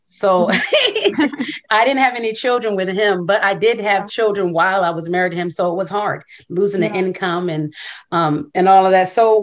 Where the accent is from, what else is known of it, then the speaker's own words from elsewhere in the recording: New Jersey, United States; now in El Cajon, United States; I'm originally from Jersey, and I've probably lived in San Diego about 26 years.